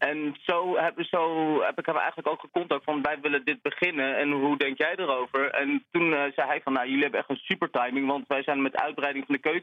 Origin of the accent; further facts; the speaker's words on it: Laren, North Holland, Netherlands; Ik ben opgegroeid in Laren. op de Oud-Larenmerweg destijds.